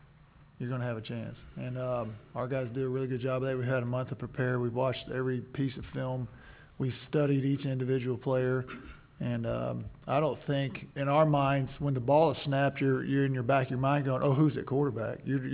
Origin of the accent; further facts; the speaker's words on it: Arlington, Texas, United States; I'm from Metroplex. You know, I grew up in Arlington and actually did punt, pass, and kick in the Carter when I was a little kid.